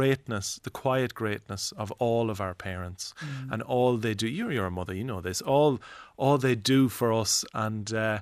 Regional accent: Longford, Leinster, Ireland; I am a farmer from Longford and I understand the earth.

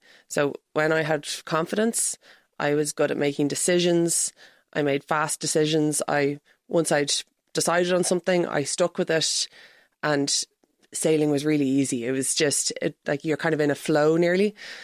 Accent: Ireland; as an Irish person

